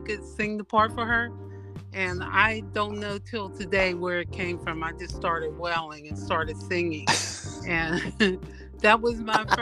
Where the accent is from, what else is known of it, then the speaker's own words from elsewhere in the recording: Pittsburgh, Pennsylvania, United States; now in California, United States; Pittsburgh, Pennsylvania.